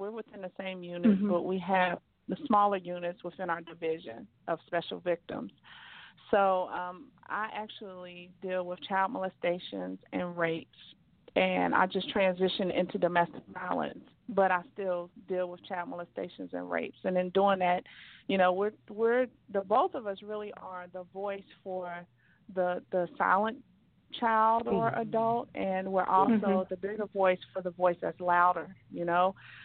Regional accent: Beckley, West Virginia, United States; I am from Beckley, West Virginia.

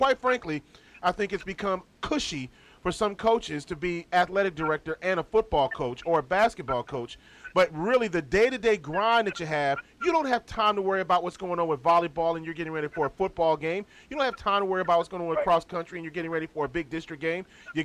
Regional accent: Wisconsin, United States; people have got to realize Louisiana, and I'm from Wisconsin, Louisiana football

